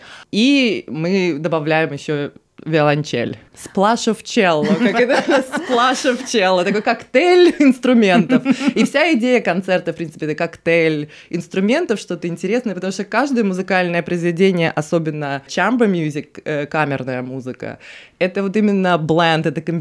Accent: Russia; moved away; also born or lived in Saint Petersburg; репертуар, который, на котором я выросла в России. В России

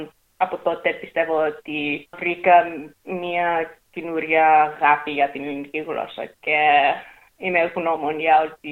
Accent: Australia; born there; Greek is a second language; εγώ γεννήθηκα εδώ στην Αυστραλία.

